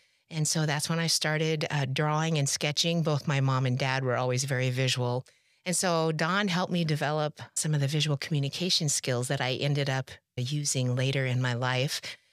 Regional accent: Washington, United States; also born or lived in Colorado; Well, I'm kind of from the Pacific Northwest. I was born in Colorado, moved to Washington State and stayed there for most of my life and went to school.

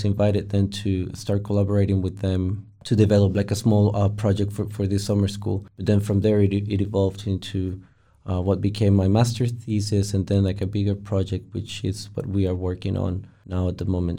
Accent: Costa Rica; English is a second language; now in Finland; I'm originally from Costa Rica, and I've been living here now in Finland for almost 5 years.

